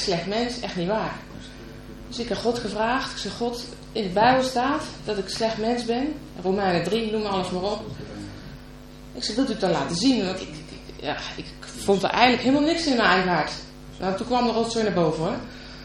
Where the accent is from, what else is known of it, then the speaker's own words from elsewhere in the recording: Nijmegen, Gelderland, Netherlands; now in Betuwe, Netherlands; ik kom uit Nijmegen en daar is normaal in de Rooms-Katholieke kerk dat je eigenlijk ja, voor de vorm dat dan even doet. Toen ben ik verhuisd naar de Betuwe